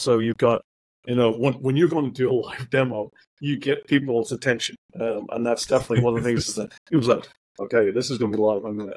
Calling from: Tallinn, Harju County, Estonia; I'm joining you from Tallinn, Estonia, where you know I'm back in my lab, enjoying the research

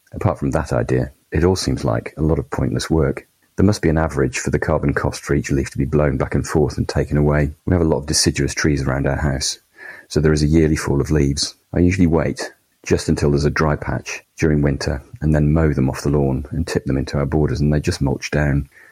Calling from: Birmingham, West Midlands, United Kingdom; from Birmingham in the UK.

